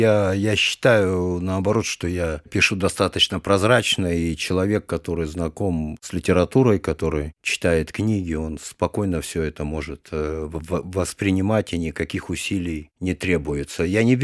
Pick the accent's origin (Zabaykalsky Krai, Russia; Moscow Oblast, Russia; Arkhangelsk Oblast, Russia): Zabaykalsky Krai, Russia; now in Moscow, Russia; Ну, что я с провинции? Это я с Забайкалья.